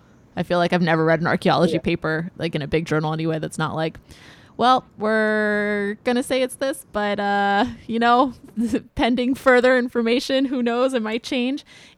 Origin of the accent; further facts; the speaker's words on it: the South, United States; So on one hand, like for me, I grew up in the South, and I did a lot of like colonial history and things like that.